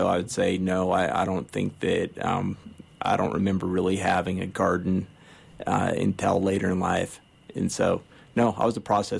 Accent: Cañon City, Colorado, United States; Well, no, I grew up in Canyon City. So, you know, I was Southern Colorado

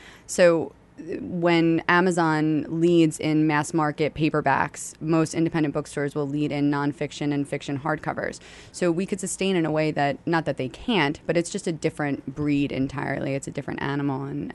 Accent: Babylon, New York, United States; I grew up in Babylon Village, which is a tiny fishing, surfing village on the south shore of Long Island, not unlike Sag Harbor, really.

